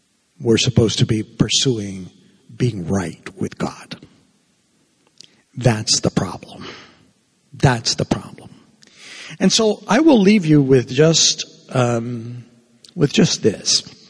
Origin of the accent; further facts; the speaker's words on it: Cuba; now in United States; I'm a refugee. I'm from Cuba. I came as running away from communism, so I love this country.